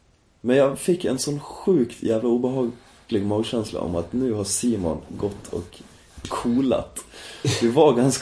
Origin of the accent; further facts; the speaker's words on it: Dalarna County, Sweden; accent: Dalarna dialect; Har du påpekat mitt dalmål då sen jag, när jag var hemma?